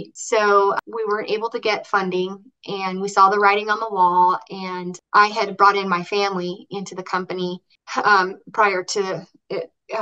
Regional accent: Reno, Nevada, United States; I am calling from Reno, Nevada. And born and raised, fourth generation, but moved away twice and came home twice. So I love it here.

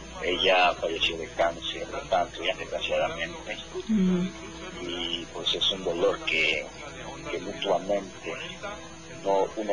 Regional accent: Acapulco, Guerrero, Mexico; also born or lived in Mérida; now in Cerro Hermoso, Mexico; No, estuve trabajando un tiempo en Mérida y yo soy originario de Acapulco, Guerrero.

